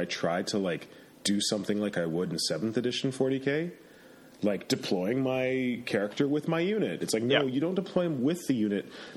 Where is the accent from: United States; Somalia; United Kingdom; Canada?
Canada; I was like, really? I'm from Canada. I'm not ordering poutine in Texas.